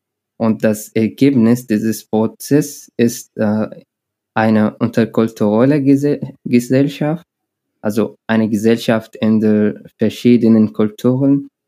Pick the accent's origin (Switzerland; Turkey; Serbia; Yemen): Yemen; now in Kiel, Germany; ich komme aus dem Jemen. Seit 2,5 Jahren bin ich in Kiel.